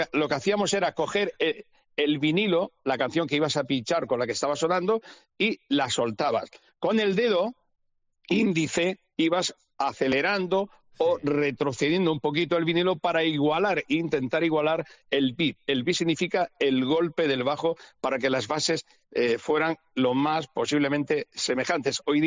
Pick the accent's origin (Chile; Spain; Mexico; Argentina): Spain; Cartagena, Region of Murcia; Mis padres tenían una casa en la Manga del Mar Menor. Yo soy de allá, de Cartagena, Murcia.